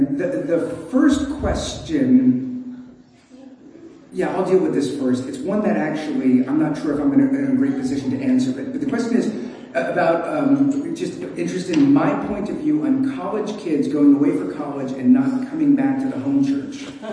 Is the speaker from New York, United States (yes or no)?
yes; Brooklyn, New York, United States; So, again, I grew up in Brooklyn